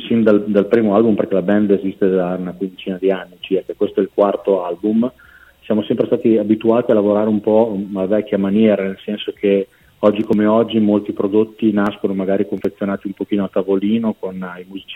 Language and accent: Italian; Modena, Emilia-Romagna, Italy; Modena dintorni.